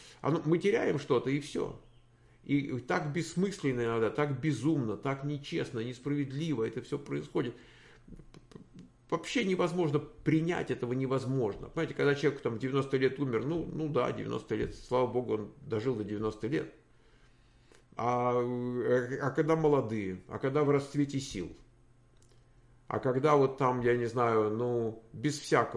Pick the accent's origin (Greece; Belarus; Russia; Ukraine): Ukraine; Добрый вечер. Мы из Украины.